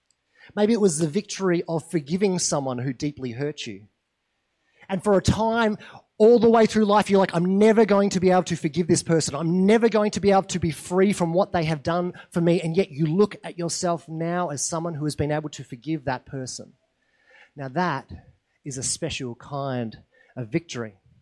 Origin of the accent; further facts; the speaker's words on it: Australia; not just because we're Australian, right?